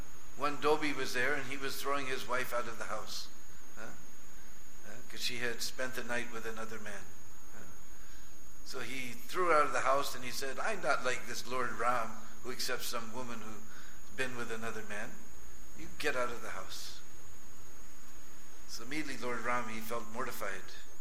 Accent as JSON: {"language": "English", "country": "United States", "said": "I was feeling embarrassed to tell anybody I'm American."}